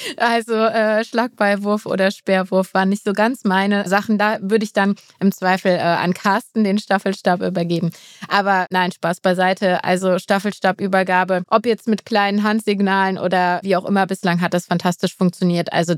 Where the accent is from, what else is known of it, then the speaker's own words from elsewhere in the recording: Rhineland, Germany; Wir kommen beide aus dem Rheinland